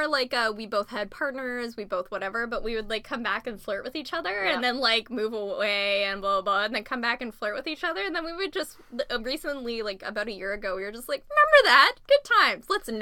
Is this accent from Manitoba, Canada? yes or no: no; Ontario, Canada; No, it was in Toronto, because I'm from Ontario.